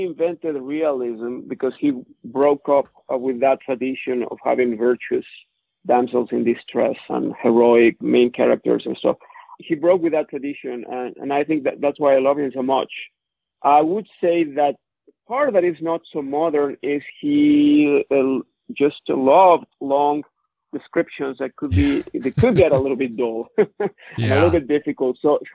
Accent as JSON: {"language": "English", "region": "Mexico City", "country": "Mexico", "tie": "born or raised there", "second_language": "English", "said": "So growing up in Mexico City, I didn't have a lot of children books."}